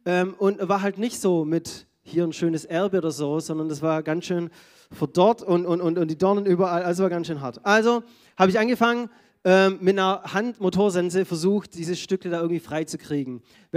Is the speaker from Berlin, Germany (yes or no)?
no; Baden-Württemberg, Germany; ich komme ja aus dem Schwäbischen und da gibt es Baumstückler.